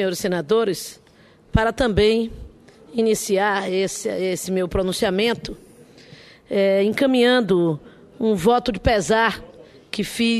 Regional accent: Cachoeira, Bahia, Brazil; a minha terra, a cidade de Cachoeira, no Recôncavo Baiano

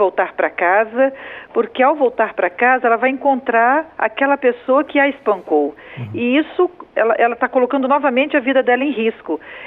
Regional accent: Espírito Santo, Brazil; sou do PT, do Estado do Espírito Santo

